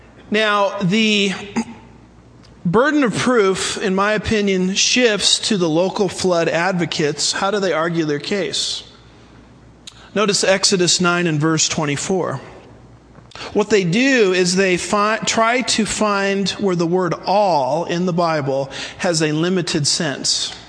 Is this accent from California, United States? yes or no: yes; California, United States; And I'm from California. It took me about 10 years to figure out what they were talking about.